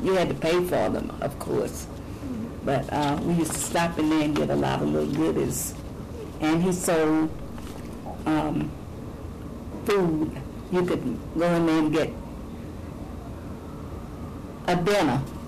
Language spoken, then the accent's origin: English; Brooklyn, New York, United States; I was born and bred in Brooklyn.